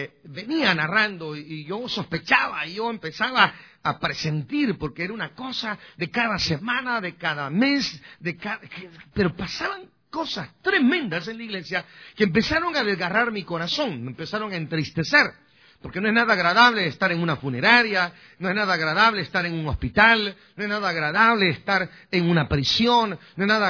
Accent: Guastatoya, El Progreso, Guatemala; mi pueblo, en Guastatoya, El Progreso, en Guatemala?

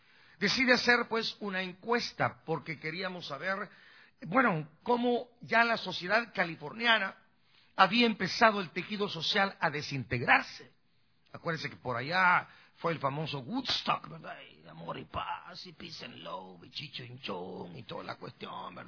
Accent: Guatemala; now in United States; yo en el año 82 llegué a los Estados Unidos. Yo salí el 13 de febrero de 1982, salí de Guatemala. Yo soy un migrante, yo soy un ilegal

